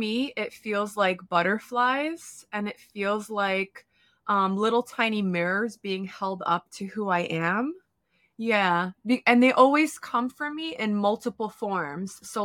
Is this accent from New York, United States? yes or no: yes; New York, United States; And like you said, I'm from New York, raised by Polish immigrants.